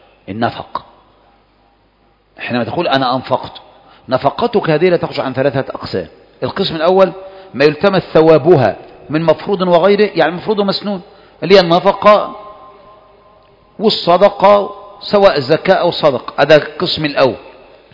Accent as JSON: {"language": "Arabic", "country": "Egypt", "said": "وهذا أنا سمعته من جنسيات متعددة، يعني مش عندنا في مصر، ده مشهور."}